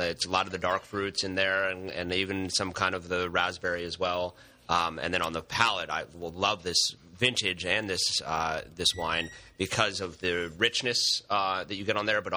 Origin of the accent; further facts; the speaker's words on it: Colorado, United States; he gave me the opportunity as a child growing up in Colorado to travel the great wine regions of the world